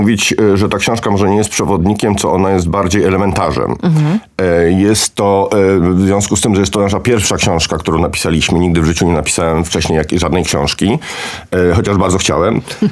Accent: Austria; ja się wychowałem w Austrii, mówię po niemiecku. Oboje oczywiście czytamy, mówimy po angielsku.

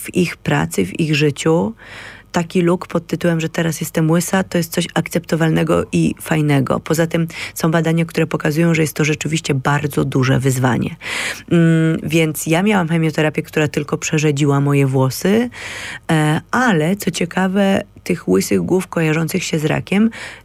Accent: Katowice, Silesian Voivodeship, Poland; No ja pochodzę po prostu z 9. piętra katowickiego bloku, lata 80., 90., fajni rodzice.

